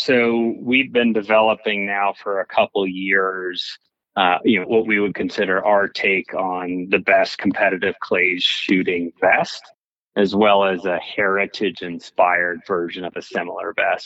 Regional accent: Atlanta, Georgia, United States; Originally, I'm from Georgia, Atlanta, where I grew up hunting, fishing, camping, hiking, clays.

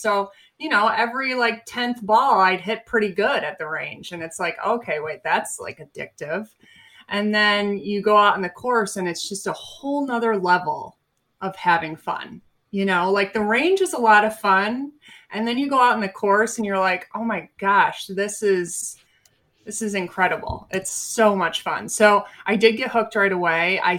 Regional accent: Rochester, New York, United States; now in Phoenix, United States; I am calling in from Phoenix, Arizona. I was outside practicing for most of the day. It's a gorgeous day out there today. But yeah, I am born and raised from Rochester, New York.

